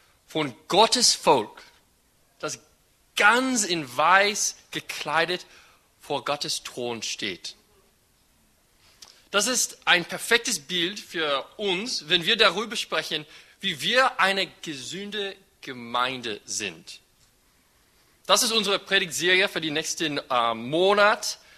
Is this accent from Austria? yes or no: no; United States; German is a second language; Jan, ich sage immer Jan, weil ich komme aus Amerika. Und in Amerika sagen wir Jan